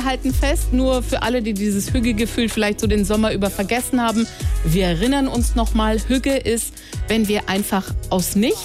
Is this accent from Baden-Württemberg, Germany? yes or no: yes; Bietigheim, Baden-Württemberg, Germany; Der SWR3-Elchlaster steht auf dem Marktplatz in Bietigheim, meine Heimatstadt.